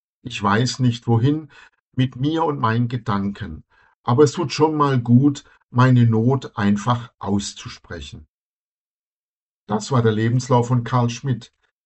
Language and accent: German; Wrocław, Lower Silesian Voivodeship, Poland; Ich bin aus Breslau in Schlesien